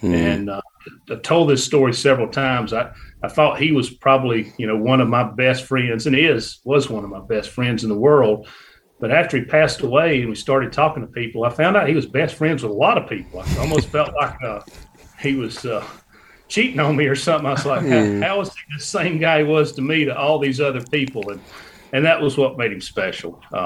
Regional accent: Georgia, United States; I grew up in Northeast Georgia, and he was the county below me.

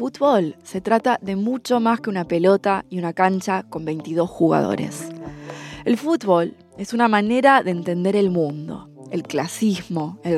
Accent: Argentina; Yo también soy argentina

